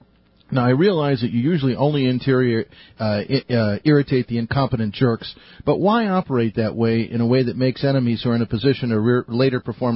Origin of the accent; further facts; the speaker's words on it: Chicago, Illinois, United States; I'm from Chicago. You don't have to explain that to me.